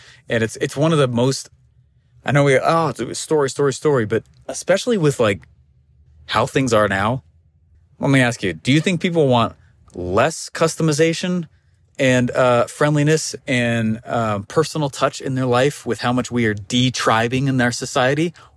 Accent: Utah, United States; born there; I was born in Utah on April 22nd, 1988, which is my birthday, right?

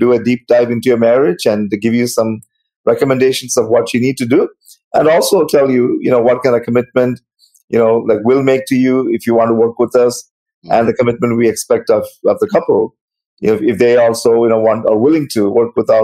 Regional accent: Canada; from Canada.

